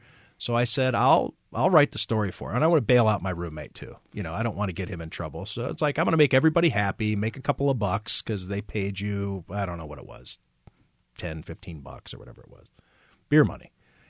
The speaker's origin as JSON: {"language": "English", "town": "Cleveland", "region": "Ohio", "country": "United States", "said": "Yeah, I'm from Cleveland originally. Went to Baldwin-Wallace College."}